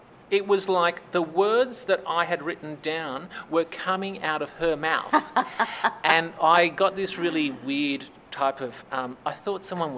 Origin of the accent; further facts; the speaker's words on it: Malaysia; And they think I'm Indian, but I'm not. I'm actually from Malaysia.